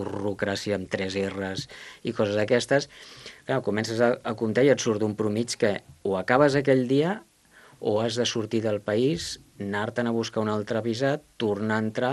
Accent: Catalonia, Spain; som catalans fins a la medula.

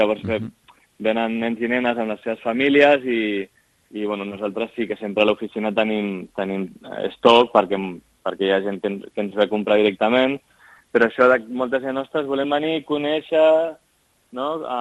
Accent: Sitges, Catalonia, Spain; tot ve de que som de Sitges i aquí a Sitges sempre s'han fet figuretes

